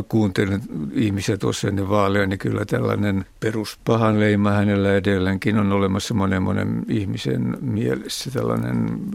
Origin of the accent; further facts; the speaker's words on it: Southwest Finland, Finland; olen Varsinais-Suomesta ja itse asiassa Sauli Niinistön naapurista kotoisin.